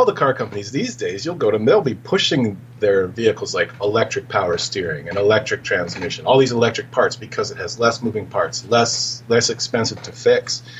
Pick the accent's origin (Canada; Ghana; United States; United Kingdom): Canada; I'm Canadian, which you guys may not know.